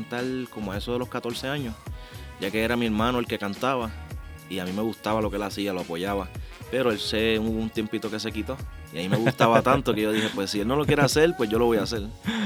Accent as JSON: {"language": "Spanish", "country": "Puerto Rico", "tie": "born there", "said": "Puerto Rico a los 18 años. Y pues ahí con mi mamá, que es puertorriqueña, yo nací en Puerto Rico."}